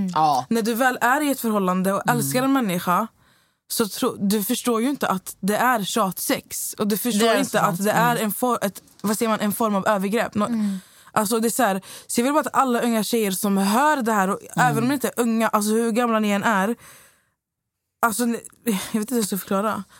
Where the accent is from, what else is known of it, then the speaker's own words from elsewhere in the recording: Skövde, Västra Götaland County, Sweden; För jag var hemma i Skövde och vi har haft så mycket diskussioner.